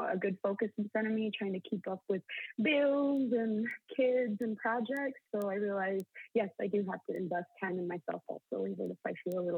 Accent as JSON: {"language": "English", "town": "Bois Forte", "region": "Minnesota", "country": "United States", "said": "since, you know, we're from Boys Fort, we got a lot of beautiful Indigenous people around us"}